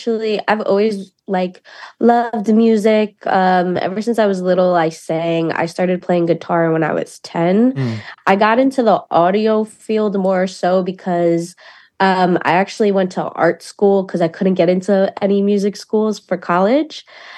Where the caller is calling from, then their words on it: New York City, New York, United States; Week has been wonderful, and I'm joining you from New York City.